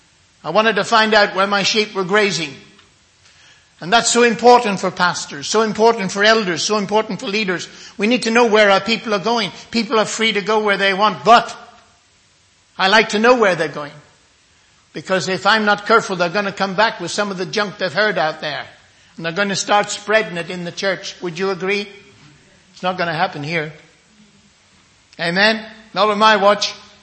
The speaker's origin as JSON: {"language": "English", "region": "Northern Ireland", "country": "United Kingdom", "tie": "born or raised there", "said": "For a time I was a pastor in Northern Ireland, my home country."}